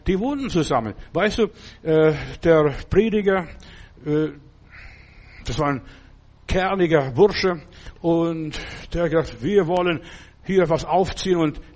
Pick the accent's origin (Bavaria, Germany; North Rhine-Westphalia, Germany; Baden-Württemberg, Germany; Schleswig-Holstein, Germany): Baden-Württemberg, Germany; Stuttgart; wo kommen Sie her? Dann habe ich gesagt, aus Stuttgart damals.